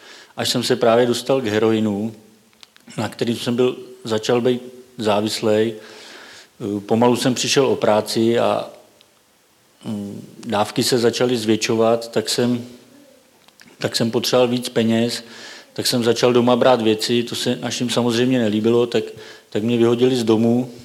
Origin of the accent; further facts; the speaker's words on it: Most, Ústí nad Labem Region, Czechia; Původně pocházím z Mostu.